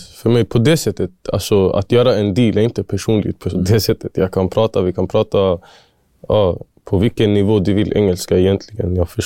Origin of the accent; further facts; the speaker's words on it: Somalia; now in Sweden; Och jag är en somalier när jag kommer in dit.